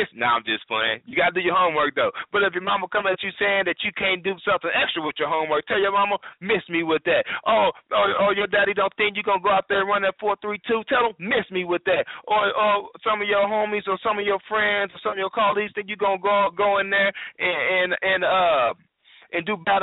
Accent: Oklahoma, United States; Ooh, I'm originally from Oklahoma, so I know all about them tornadoes.

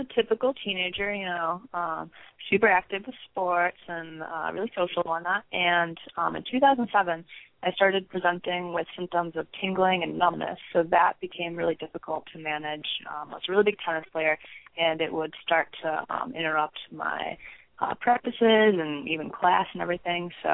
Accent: Michigan, United States; So I am from Michigan, but I'm currently a freshman undergrad at Arizona State University in their Honors College.

